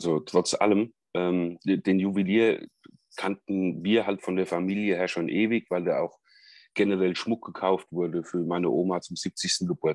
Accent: Rhineland-Palatinate, Germany; Ich komme aus dem Westerwald, zwischen Frankfurt und Köln, so für die, die sich da geografisch nicht so gut auskennen.

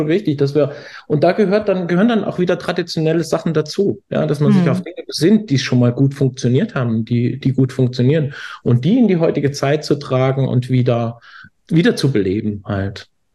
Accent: Thuringia, Germany; Aber ja, wenn man sagt, okay, wir sind Thüringer und wir haben halt nicht nur Bratwurst und Klöße, ja, sondern wir haben hier eine nachhaltige, wunderschöne Architektur

